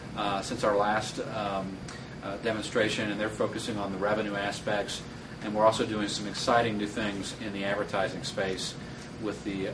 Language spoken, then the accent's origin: English; Atlanta, Georgia, United States; So being that I'm from Atlanta, we'll go into the Atlanta Hawks in the Hoop package